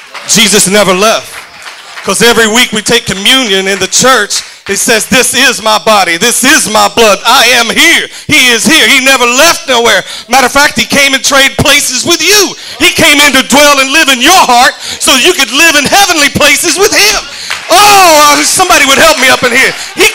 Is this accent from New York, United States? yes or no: no; Oklahoma, United States; that's where God's from, because I'm from Oklahoma.